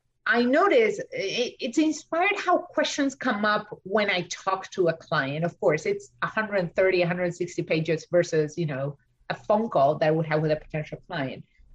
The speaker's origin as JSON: {"language": "English", "country": "Argentina", "second_language": "English", "moved": "yes", "lives_now": "United States", "said": "I know I'm an immigrant, I'm from Argentina, English is my second language, it's like very basic data."}